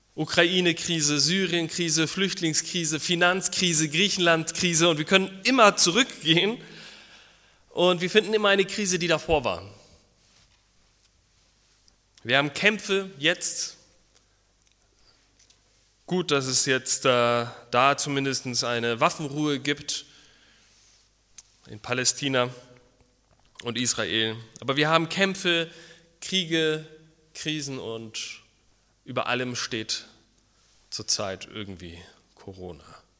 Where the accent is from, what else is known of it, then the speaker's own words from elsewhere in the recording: Berlin, Germany; Ursprünglich komme ich aus Berlin